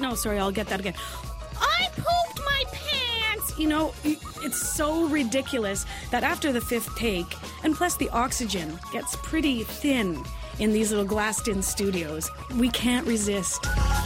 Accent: East Coast, Canada; I grew up in the East Coast of Canada, and we have strong accents there.

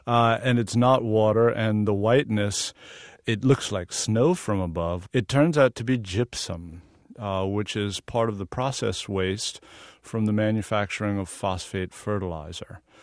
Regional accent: the South, United States; accent: Southern; And I'm from the South, so in my best Southern accent, I said, excuse me, can I use your bathroom?

